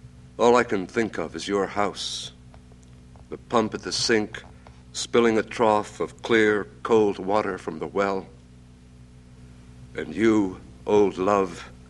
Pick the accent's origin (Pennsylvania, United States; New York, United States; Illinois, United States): Pennsylvania, United States; there were a great many things about the house that reminded me of the kind of house in which I grew up in Pennsylvania.